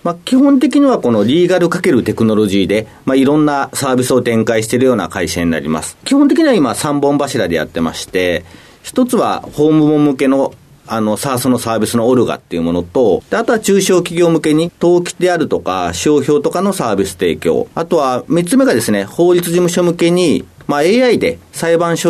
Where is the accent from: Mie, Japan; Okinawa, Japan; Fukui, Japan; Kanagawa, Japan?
Mie, Japan; Kumano; 三重県の、一番南の熊野市、熊野古道の熊野市というところなんですよね。